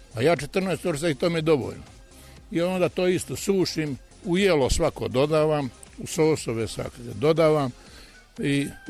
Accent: Plaški, Karlovac County, Croatia; Ja sam Ličan, okolina Plaškoga, to je to.

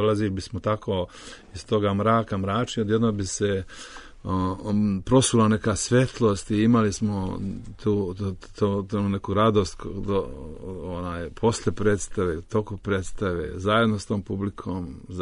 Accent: Podgorica, Montenegro; also born or lived in Nikšić, Montenegro; pošto sam došao iz Tito grada, iz Podgorice, a živio sam uglavnom po provinciji ceo život, ne znam, Nikšić, Jablanica, Neret, vamo tamo.

